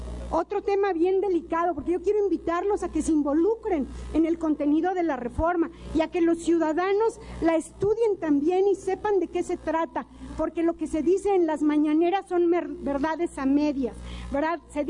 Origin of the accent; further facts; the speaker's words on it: Mexico; todos nosotros y muchos más legisladores somos ciudadanos y somos mexicanos.